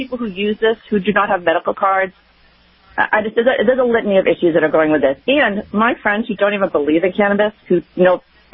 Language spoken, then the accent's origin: English; Massachusetts, United States; I am from Massachusetts. I'm a Puritan just like the rest of us, born and bred